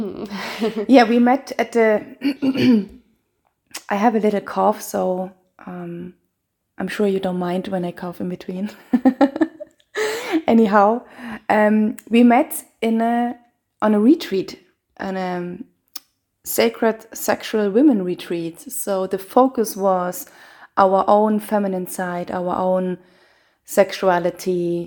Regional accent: Germany; I'm from Germany. I have Indian roots

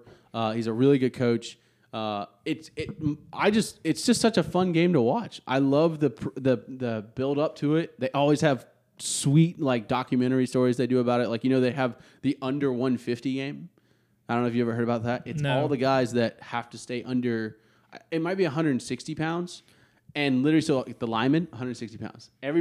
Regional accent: Pensacola, Florida, United States; I grew up in Pensacola, which was a Navy town.

